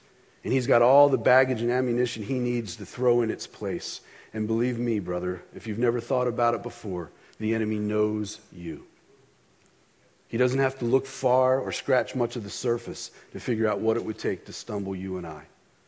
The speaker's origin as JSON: {"language": "English", "region": "Oregon", "country": "United States", "said": "I'm from Oregon. The air's thinner there."}